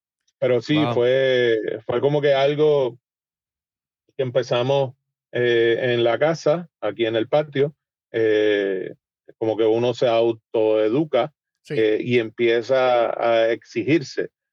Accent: Puerto Rico; como muchos puertorriqueños, ¿no? Que hacemos barbecue en nuestras casas.

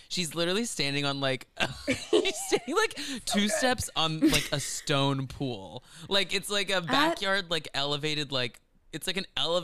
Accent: Texas, United States; I'm like so overdramatic. We're from Texas, so like everything.

